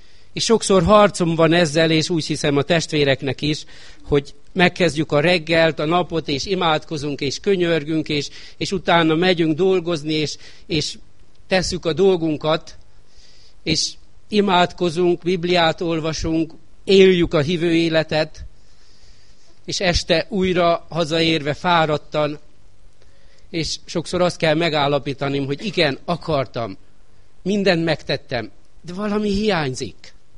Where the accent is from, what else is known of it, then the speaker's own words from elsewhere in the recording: Hungary; Hát magyarok vagyunk, megpróbálunk mi is segíteni